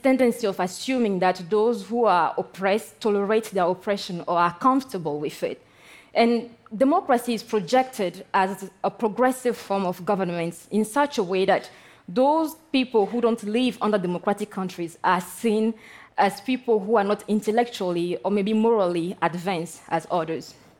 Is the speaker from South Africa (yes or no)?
no; Togo; English is a second language; I come from Togo, by the way. It is a beautiful country located in West Africa.